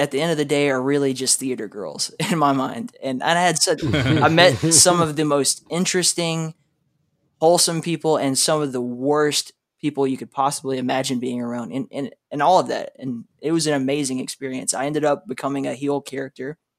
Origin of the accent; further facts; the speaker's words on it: the South, United States; I grew up in the South and wrestling has always been a big thing there